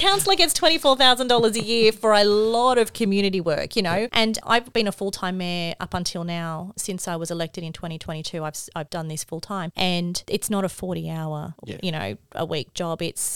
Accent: New South Wales, Australia; I never thought, growing up in the Hawkesbury, knowing so many people, living here, I would have that small posse of people who just hate you.

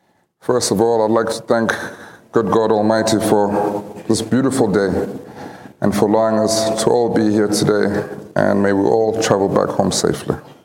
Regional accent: Johannesburg, Gauteng, South Africa; born there; I was born in 1982 in Johannesburg, Soweto, during the time when the apartheid government was at the helm of our society.

